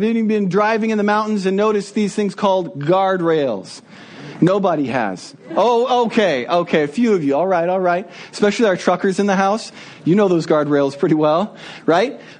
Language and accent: English; Nebraska, United States; I apologize. I'm from Nebraska. I know. It's a great place to see in your rearview mirror.